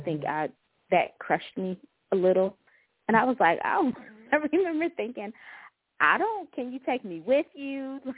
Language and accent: English; Cleveland, Ohio, United States; I did 1 year as a media relations assistant with the Mid-American Conference in my hometown in Cleveland.